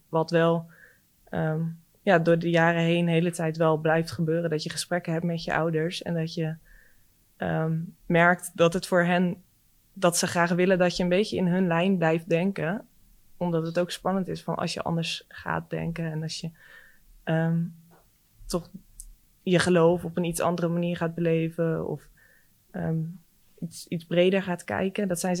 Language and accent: Dutch; Groningen, Netherlands; moved away as an adult; ik kom uit Groningen oorspronkelijk, van een boerderij in Noordwest-Groningen helemaal. En daar opgegroeid, het VWO gedaan en toen naar Amsterdam vertrokken voor mijn studie. En daar woon ik nu alweer 5 jaar met heel veel plezier in de stad.